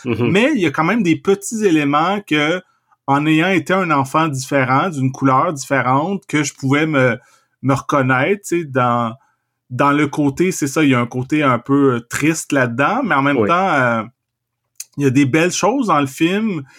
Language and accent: French; Trois-Rivières, Quebec, Canada; also born or lived in Montreal; ma mère est blanche, fait que je suis métisse, j'ai la peau quand même plus foncée, puis moi j'ai grandi en région à Trois-Rivières